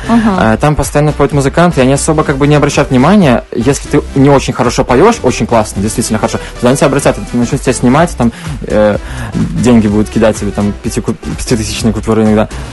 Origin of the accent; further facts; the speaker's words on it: Belarus; я из Беларуси вообще.